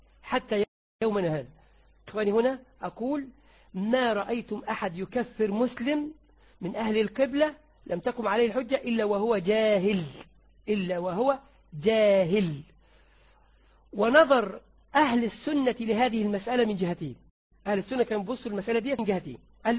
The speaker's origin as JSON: {"language": "Arabic", "country": "Egypt", "said": "ده كانت عندنا في مصر"}